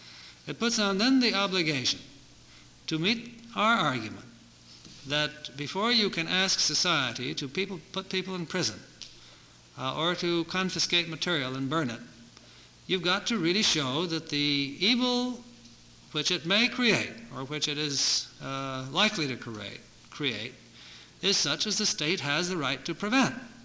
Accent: New York, United States; such as we have in my hometown, New York.

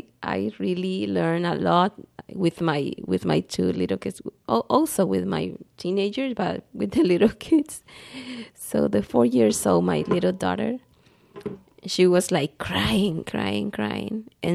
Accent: El Salvador; I'm from Salvador. So when in Salvador, when I was young, I used to have a party

